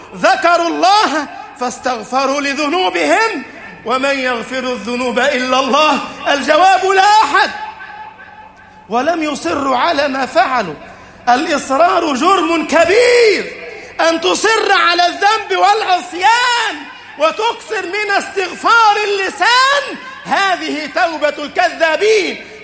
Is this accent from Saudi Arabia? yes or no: no; Egypt; اجعل بلدنا مصر أمنا أمانا، سخاء رخاء.